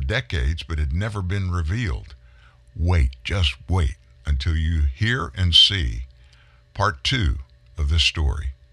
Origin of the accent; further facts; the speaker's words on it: Louisiana, United States; where I grew up in South Louisiana, we did a lot of duck hunting